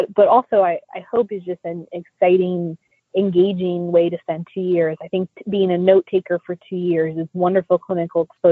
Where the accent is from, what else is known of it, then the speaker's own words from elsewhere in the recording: West Virginia, United States; I'm a kid from West Virginia. I would love to, it would of course be a dream to take a program like this back home.